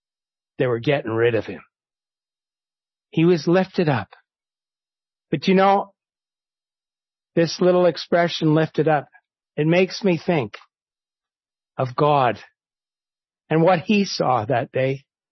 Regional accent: Ottawa, Ontario, Canada; When I was a boy growing up in Ottawa

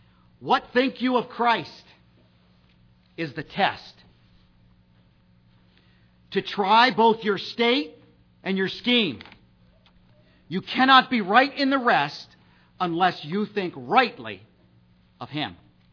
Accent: New Jersey, United States; In closing, I was brought up down in Jersey.

